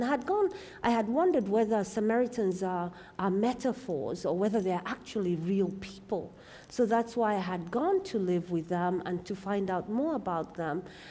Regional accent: Kenya; My tradition that I grew up in Kenya with was there's only one way, the Jesus way.

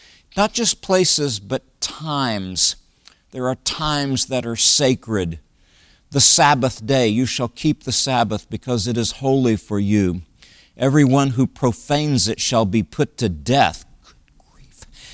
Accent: Texas, United States; When we grew up in Texas, Sunday was becoming a kind of sort of holy day, but a sort of work day.

